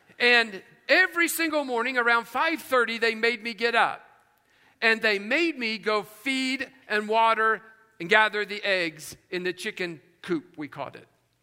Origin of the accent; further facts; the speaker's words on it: West Virginia, United States; this is just a reality of growing up in West Virginia.